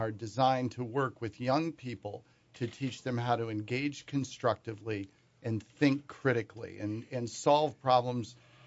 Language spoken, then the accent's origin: English; Sault Ste. Marie, Michigan, United States; I'll give a shout-out to Sault Ste. Marie, Michigan, my hometown, just for fun.